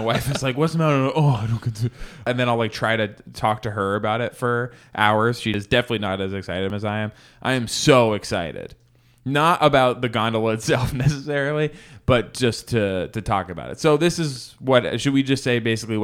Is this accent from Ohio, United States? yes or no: no; Massachusetts, United States; He's from Boston, right, which is where I grew up outside of Boston.